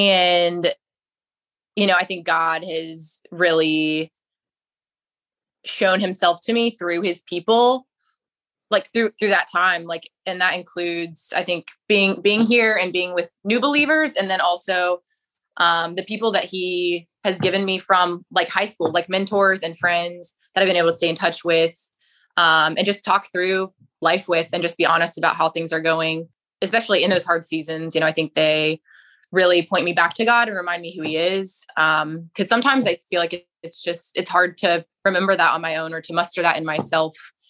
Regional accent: Augusta, Georgia, United States; Yeah, I grew up in Augusta, Georgia, which is how I know you, obviously.

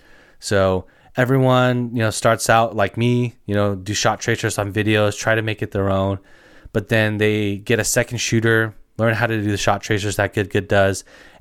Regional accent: California, United States; I'm a fan because he's from the Central Valley and I'm also from the Central Valley.

